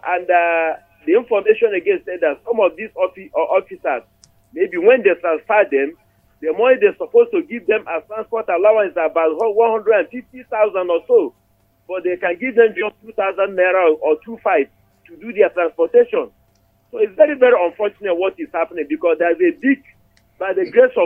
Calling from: Ethiopia; from Ethiopia.

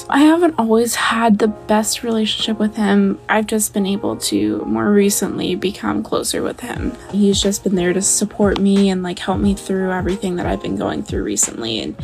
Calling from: Florida, United States; I'm calling from Florida.

